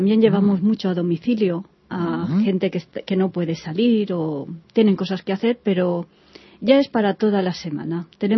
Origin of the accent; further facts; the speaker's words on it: Valencia, Valencian Community, Spain; yo soy valenciana y estábamos allí en Valencia y yo quería hacerlo.